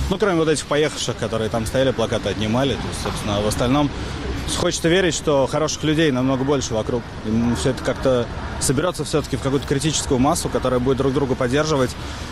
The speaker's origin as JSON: {"language": "Russian", "region": "Moscow", "country": "Russia", "tie": "born or raised there", "said": "Я родился, вырос в Москве, я считаю Москву своим домом"}